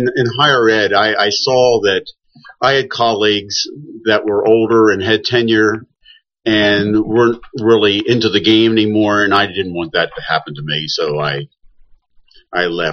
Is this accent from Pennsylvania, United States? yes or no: yes; Lancaster, Pennsylvania, United States; born there; also born or lived in Mid-Atlantic; now in Kentucky, United States; I was born in Pennsylvania, Lancaster, Pennsylvania.